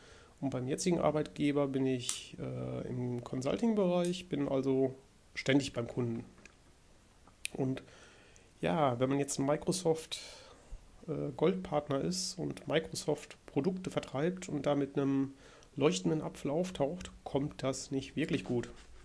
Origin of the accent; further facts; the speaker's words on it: Bielefeld, North Rhine-Westphalia, Germany; Also ich komme hier aus dem Raum Bielefeld